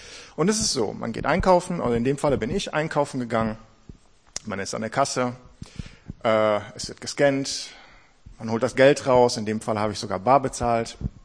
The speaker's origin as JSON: {"language": "German", "town": "Oberhausen", "region": "North Rhine-Westphalia", "country": "Germany", "tie": "born there", "said": "Ich bin gebürtig aus Oberhausen, wohne auch noch dort, bin aber Teil der Ruhr City Church in Bochum seit, jetzt sind schon 2 Jahre."}